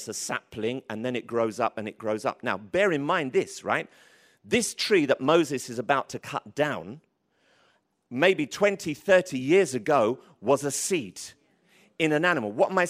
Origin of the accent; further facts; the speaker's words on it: Tottenham, London, United Kingdom; I'm from Tottenham, bruv. We don't see colour. I don't know where you're from, but, you know, my hood, we don't see colour.